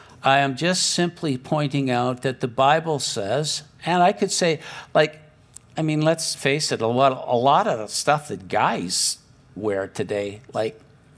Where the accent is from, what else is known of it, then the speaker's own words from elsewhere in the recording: Saskatchewan, Canada; also born or lived in Lower Mainland; now in Kelowna, Canada; I lived in the Lower Mainland for 25 years. I grew up in Saskatchewan, and I mean, I shoveled a lot of snow and whatever, but after 25 years on the coast, I really forgot about it. Then I moved to Kelowna.